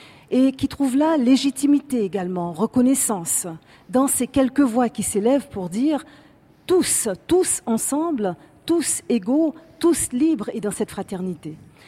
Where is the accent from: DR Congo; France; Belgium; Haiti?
Haiti; Et de là d'où je viens, d'Haïti où je suis née